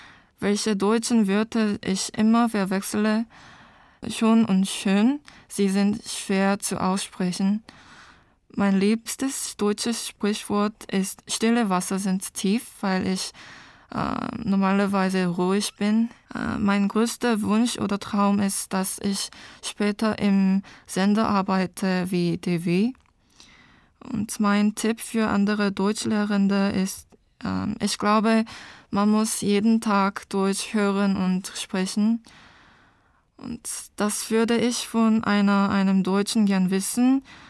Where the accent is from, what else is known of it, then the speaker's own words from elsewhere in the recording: Seoul, South Korea; German is a second language; now in Germany; komme aus Seoul in Südkorea und mein Geburtsjahr ist 2001.